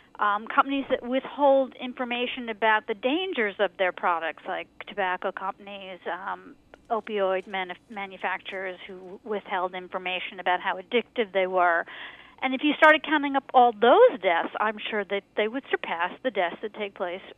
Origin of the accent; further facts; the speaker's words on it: New York, United States; I mean, I knew, I grew up in New York, so I had some vague idea that something bad happened there, but I really didn't know.